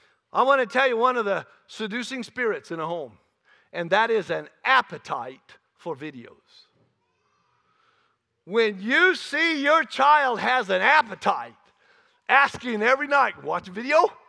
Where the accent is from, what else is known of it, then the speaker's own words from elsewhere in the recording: California, United States; I'm from California. I'm from the orchards of California, where they have trees in a row, many rows, 150 trees to the acre, and the ground's flat